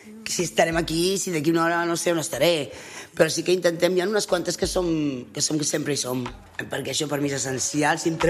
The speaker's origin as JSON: {"language": "Catalan", "town": "Ripoll", "region": "Catalonia", "country": "Spain", "said": "jo vinc d'un poble petit, vinc de Ripoll"}